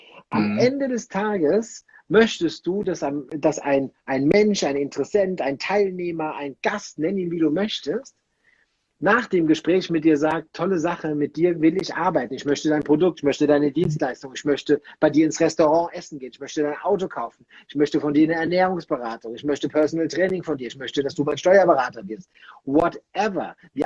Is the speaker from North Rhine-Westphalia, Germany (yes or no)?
yes; North Rhine-Westphalia, Germany; Und bei uns im Rheinland sagt man